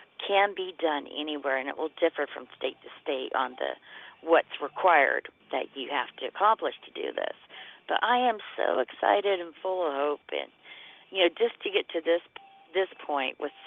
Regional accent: Oklahoma, United States; I'm from Oklahoma, and we are number one in the world for female incarceration.

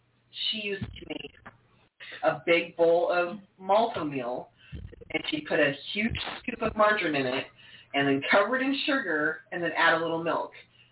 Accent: Oklahoma, United States; I'm from Oklahoma.

